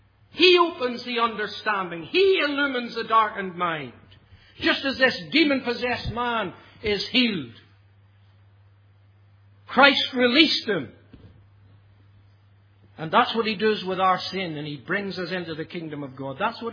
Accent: Australia; You and I have the honour of being Australian citizens, even though you don't have an accent like mine. I'm still proud to be an Australian citizen.

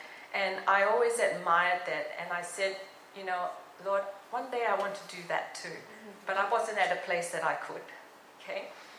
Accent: Singapore; born there; I was born in Singapore from Christian parents, and very blessed to have a very rich Christian heritage.

